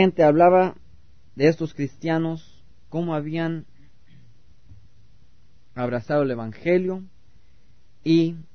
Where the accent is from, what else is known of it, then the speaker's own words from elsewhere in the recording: Mexico City, Mexico; born there; Yo fui católico, nací en México, toda mi familia católica, y Yo muchas veces allá en el Distrito Federal iba ahí a la villa